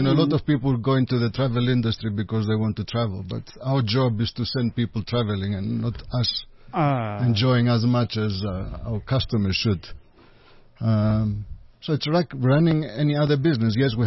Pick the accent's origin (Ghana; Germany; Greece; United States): Greece; Athens, Attica; I was born and raised in Athens in Greece.